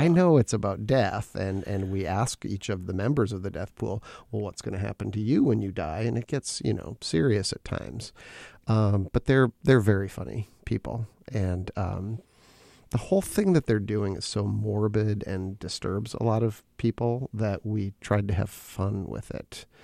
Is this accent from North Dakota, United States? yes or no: yes; Fargo, North Dakota, United States; now in Duluth, United States; I'm a documentary filmmaker who lives in the woods outside of Duluth, and I grew up in Fargo